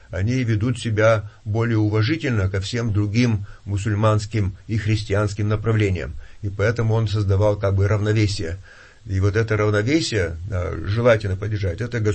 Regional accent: Perm, Perm Krai, Russia; я родом из Перми, там у меня много знакомых

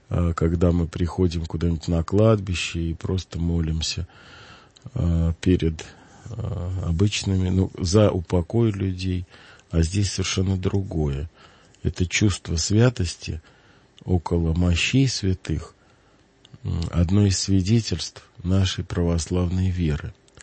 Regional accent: Moscow, Russia; От меня, как от такого коренного москвича, это вообще трудно ожидать, потому что я Москву знаю достаточно неплохо.

